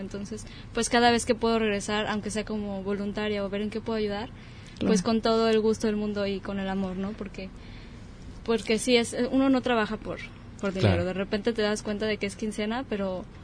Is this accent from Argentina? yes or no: no; Guadalajara, Jalisco, Mexico; uno viene de vacaciones a Puerto Vallarta, ¿no? Yo soy de Guadalajara